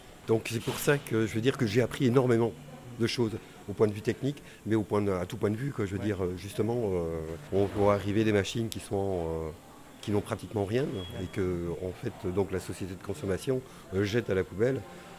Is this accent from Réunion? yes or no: no; Belgium; also born or lived in Germany; J'ai d'abord commencé en Belgique, puisque je suis belge. Mais j'ai étudié en Allemagne, donc j'ai vécu 15 ans en Allemagne. Je suis parti au Canada aussi, où j'ai travaillé